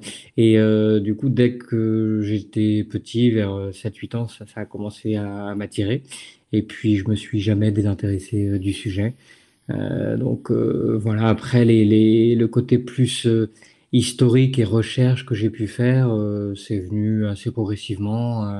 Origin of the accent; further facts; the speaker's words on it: La Chapelle-sur-Erdre, Pays de la Loire, France; Moi, je suis de La Chapelle-sur-Erre, donc pas très très loin.